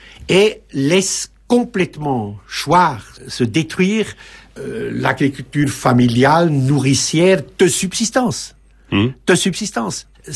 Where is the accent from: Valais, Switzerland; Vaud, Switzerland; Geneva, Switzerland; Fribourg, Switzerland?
Geneva, Switzerland; ou suisse aussi, je suis de Genève.